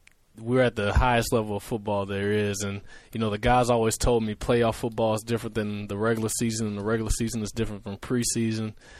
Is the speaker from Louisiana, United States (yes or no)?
yes; Louisiana, United States; And like you said, I'm from Louisiana. That was by far the coldest game of my life.